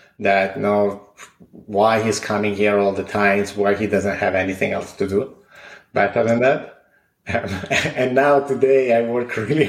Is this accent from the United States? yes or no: no; Italy; I grew up in Italy in a small town in the northeastern part.